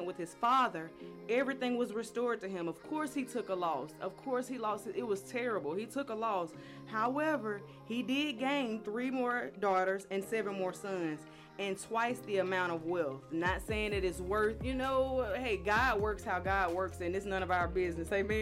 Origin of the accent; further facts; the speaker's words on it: the South, United States; When we hear the phrase, fake it till you make it, as a Southerner, it sends negative energy out because the word fake is used.